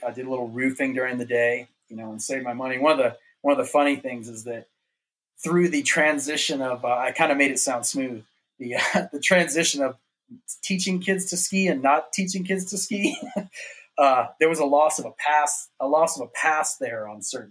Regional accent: North Carolina, United States; yeah, man, you know, I grew up skiing in North Carolina, you know, Cataloochee and Sapphire Valley.

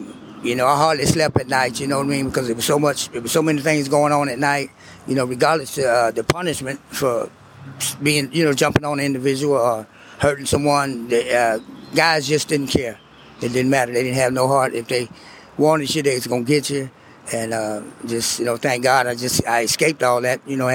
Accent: New Orleans, Louisiana, United States; I'm originally from New Orleans.

